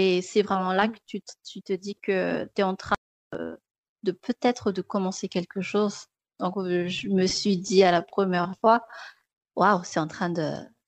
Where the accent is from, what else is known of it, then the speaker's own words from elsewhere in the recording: Madagascar; Une identité que moi, je viens de Madagascar, j'habite à Diego, je vois des couleurs, je vis des choses à travers tout ça.